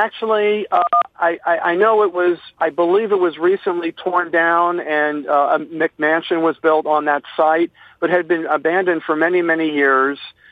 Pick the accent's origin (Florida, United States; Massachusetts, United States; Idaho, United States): Florida, United States; Miami Beach; I grew up on Miami Beach and attended a parochial school there.